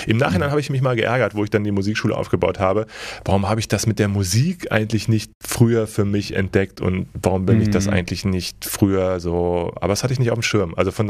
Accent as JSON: {"language": "German", "town": "Göttingen", "region": "Lower Saxony", "country": "Germany", "tie": "born or raised there", "said": "Ich komme ja aus Göttingen. Göttingen ist halt nicht so, ich meine, Göttingen ist eine Unistadt, ja, Universitätsstadt, genau wie Münster und so, und eigentlich echt schnuckelig, aber wenn du in so einer Stadt groß geworden bist"}